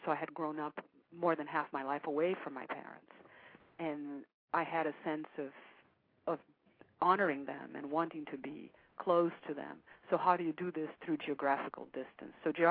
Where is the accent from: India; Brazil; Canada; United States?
Brazil; I grew up in a very spiritual family, and I don't want to say religious because I grew up in Brazil, a very Catholic country, very Christian country, but we weren't baptized.